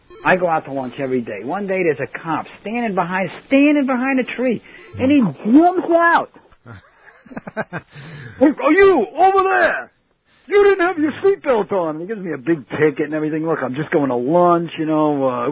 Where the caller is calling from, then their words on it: Central Islip, New York, United States; I'm still in Central Islip, but I got laid off from there a long time ago.